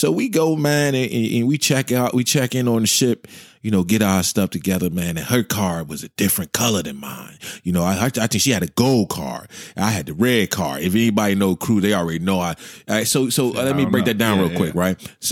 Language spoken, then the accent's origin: English; New Jersey, United States; Hey, well, I'm from Jersey. We say Cozumel.